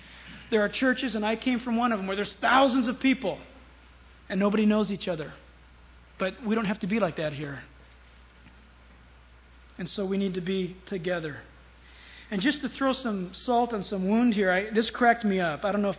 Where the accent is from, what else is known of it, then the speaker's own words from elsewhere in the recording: United States; born there; Are you kidding? I was born in America.